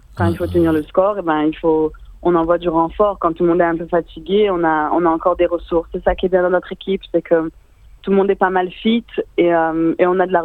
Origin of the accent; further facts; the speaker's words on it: south of France, France; moi je suis du Sud, j'habite près de Marseille